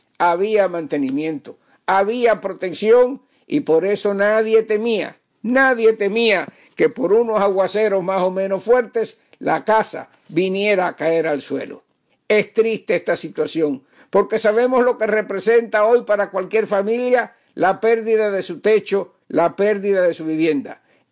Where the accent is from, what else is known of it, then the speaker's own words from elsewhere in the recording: Cuba; moved away as an adult; Yo viví los primeros 19 años de mi vida en Cuba, en un pueblo de campo